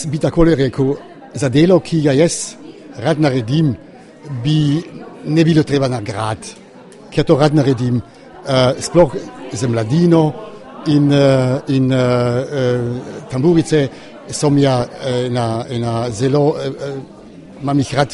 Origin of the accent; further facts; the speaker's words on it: Carinthia, Austria; now in Vienna, Austria; jaz sem koroški Slovenec, tudi če živim že čez 40 let na Dunaju, ampak za srcem sem seveda vedno še na Koroškem.